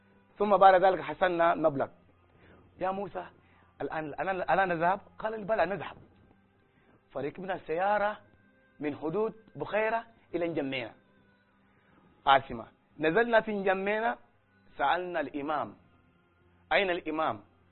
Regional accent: Senegal; أنتم من وين نحن من السنغال

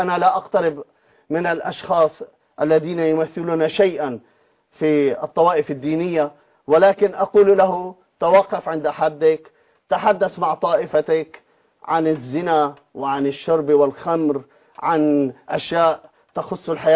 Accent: Syria; كما تساقطت أوراق الخريف في بلدي سوريا الحبيبة،

